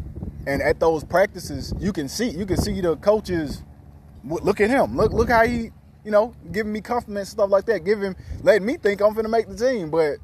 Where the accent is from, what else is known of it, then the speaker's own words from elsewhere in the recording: Mobile, Alabama, United States; I was born and raised in Creighton. That's kind of midtown. That's the midtown area of Mobile.